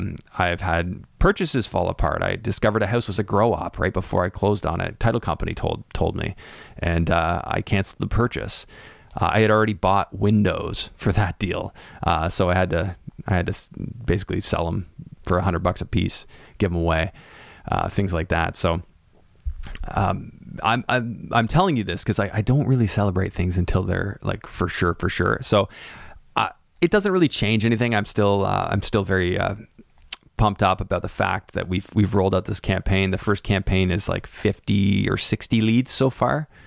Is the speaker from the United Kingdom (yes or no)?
no; Canada; And the opportunity, like as a Canadian, to get like qualifications to get into those mortgages is like way hard.